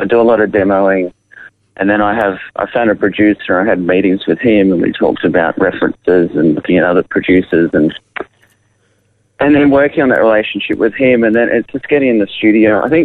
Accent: Yamundi, Queensland, Australia; I grew up in Yamundi in Queensland, and started busking at the markets there when I was a kid.

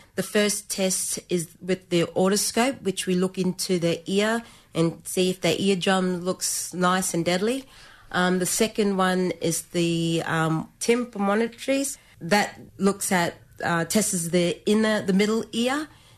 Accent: Townsville, Queensland, Australia; I'm a Torres Strait Islander born and raised in Townsville, and both my parents are from the Torres Strait, Moa Island and York Island.

